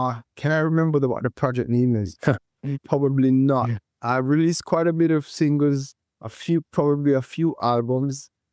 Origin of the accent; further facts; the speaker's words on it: Falmouth, Jamaica; also born or lived in Montego Bay; I was born in Montego Bay, Jamaica, grew up in Falmouth, where I attended the Falmouth Seventh-day Adventist Church. I attended a primary school in Falmouth.